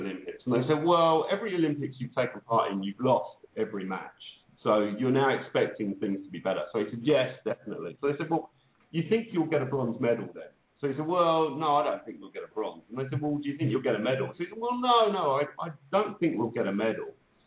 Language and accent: English; England, United Kingdom; I'm an Englishman, and the brilliant thing is that we don't actually celebrate winning in the UK.